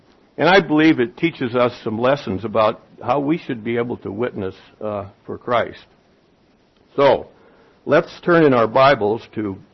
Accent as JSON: {"language": "English", "town": "Peoria", "region": "Illinois", "country": "United States", "tie": "born there", "said": "I was born in 1944 in Peoria, Illinois. So if you can figure that out, I'm 72."}